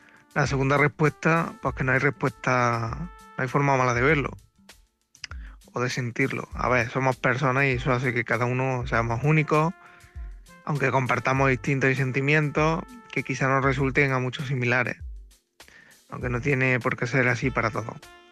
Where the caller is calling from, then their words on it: Córdoba, Andalusia, Spain; corresponsal de Córdoba